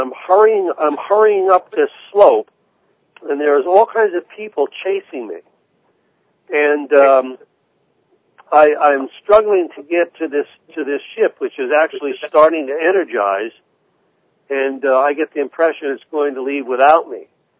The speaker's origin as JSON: {"language": "English", "town": "Jersey City", "region": "New Jersey", "country": "United States", "tie": "born or raised there", "said": "I originally hail from New Jersey, and I had the good fortune of growing up in Jersey City at a time when it was a really, really special place to be"}